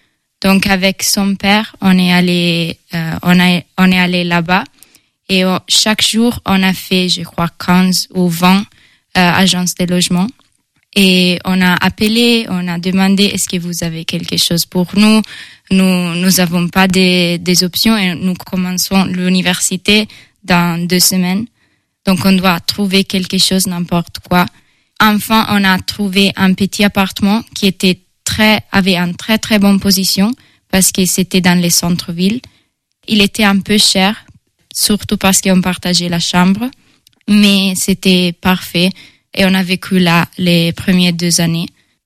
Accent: Italy; French is a second language; now in Angers, France; parce que c'est plus facile. J'ai 22 ans et je viens de l'Italie. Et maintenant, je suis ici en France, à Angers

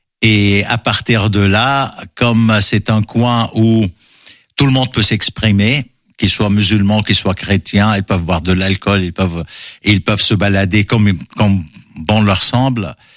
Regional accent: Batroun, North Governorate, Lebanon; born or raised there; moved away as an adult

